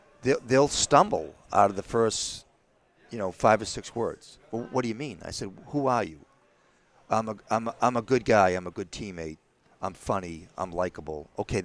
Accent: Boston, Massachusetts, United States; New York versus me being an Irish Catholic in Boston, right? Different world.

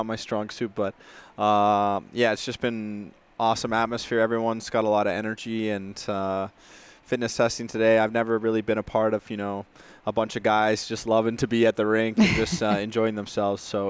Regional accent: Vancouver, British Columbia, Canada; I'm from Vancouver, so just West Coast.

